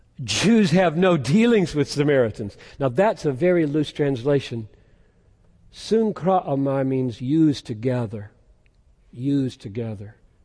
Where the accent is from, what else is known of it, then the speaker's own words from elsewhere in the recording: Greenville, South Carolina, United States; my hometown 50 years ago in Greenville, South Carolina.